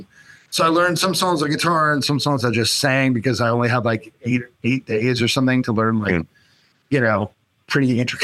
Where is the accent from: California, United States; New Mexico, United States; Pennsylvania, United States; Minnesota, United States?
California, United States; the main thing I always knew about … growing up in the Bay Area